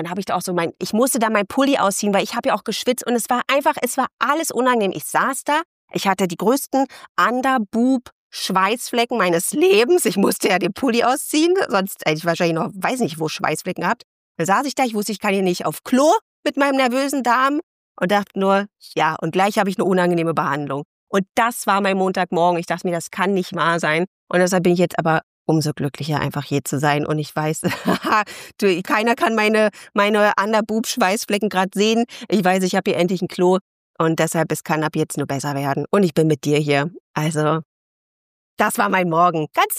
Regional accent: East Germany, Germany; Ich bin ja, ich komme ja aus dem Osten und auch meine Familie ist ja im Osten auch so sozialisiert worden

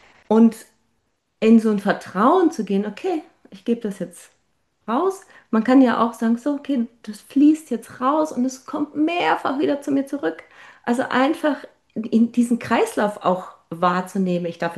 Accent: Austria; ich komme aus Österreich, da in meinem Zuhause in Österreich

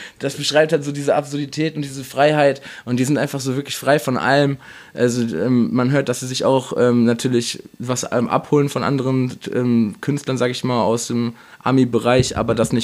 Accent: Dortmund, North Rhine-Westphalia, Germany; Als Dortmunder muss man den Jungen auf jeden Fall kennen

